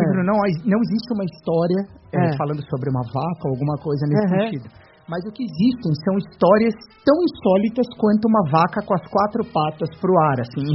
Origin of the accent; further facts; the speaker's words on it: São Paulo, Brazil; Eu sou de São Paulo